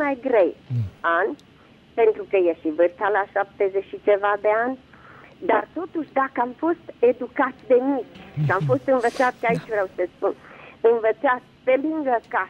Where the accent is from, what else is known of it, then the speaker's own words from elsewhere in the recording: Negrești-Oaș, Satu Mare County, Romania; sunt de la Negreștioa, satul mare.